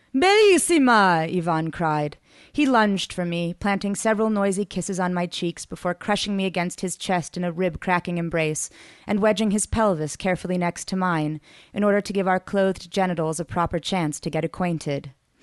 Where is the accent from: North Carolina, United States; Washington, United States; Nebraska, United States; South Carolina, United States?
Nebraska, United States; Omaha; who's also a writer and was sort of a mentor to me when I was very young, growing up in Omaha.